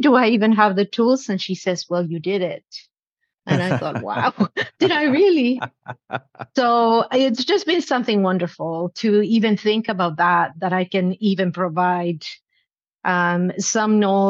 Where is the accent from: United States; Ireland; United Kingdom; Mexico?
Mexico; I come from Mexico and we're very expressive, loud